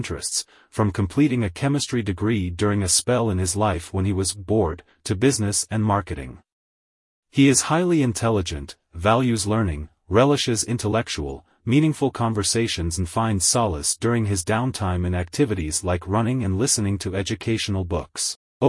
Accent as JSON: {"language": "English", "country": "United Kingdom", "said": "I'm British and we can't live without tea"}